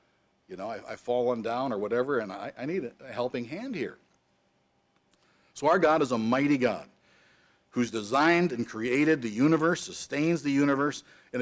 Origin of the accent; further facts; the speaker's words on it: Detroit, Michigan, United States; now in Chicago, United States; Now, maybe it's because I'm from Detroit. You don't go walking around Detroit at nighttime in the cool of the evening.